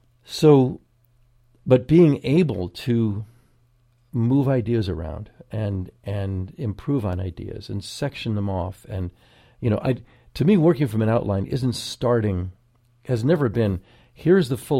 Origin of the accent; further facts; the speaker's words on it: New Jersey, United States; So I'm saying fucking because I'm from New Jersey, that's where all this happened anyway.